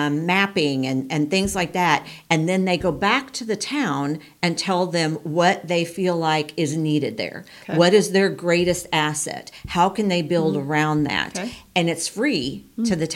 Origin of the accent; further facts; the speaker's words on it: Pleasant Hope, Missouri, United States; So I'm from Pleasant Hope.